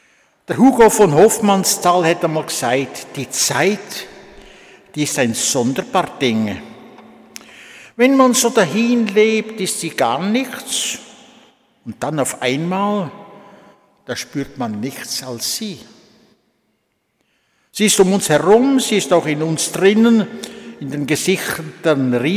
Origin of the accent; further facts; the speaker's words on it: Grellingen, Basel-Landschaft, Switzerland; born there; Am 19. April 1932 bin ich in Grellingen geboren worden.